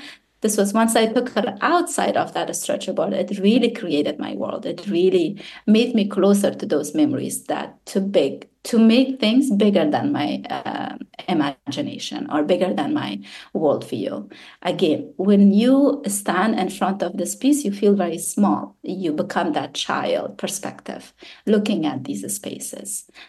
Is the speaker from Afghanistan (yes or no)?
yes; Afghanistan; because I grew up in Afghanistan and specifically in this bazaar